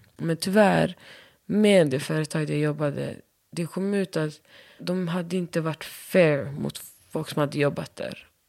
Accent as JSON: {"language": "Swedish", "country": "Somalia", "said": "jag har inte växt upp i mitt hemland. Men min pappa kämpade med att lära mig mitt språk. Jag kan skriva och läsa och det är mer än vad många i min ålder kan."}